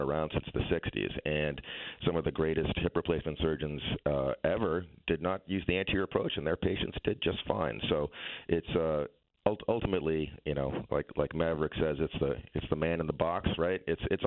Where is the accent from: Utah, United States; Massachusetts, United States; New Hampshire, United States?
Massachusetts, United States; now in Connecticut, United States; No, I grew up in Massachusetts, and then my wife said, "This is where we're moving," and that's how it happened.